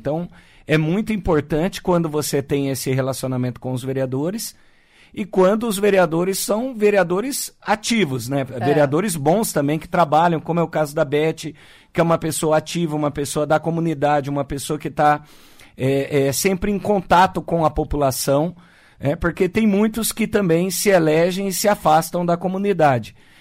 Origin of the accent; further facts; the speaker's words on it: Bandeirantes, Paraná, Brazil; now in Londrina, Brazil; Eu sou natural de Bandeirantes, moro em Londrina, desde 2017. Meus filhos já nasceram em Londrina.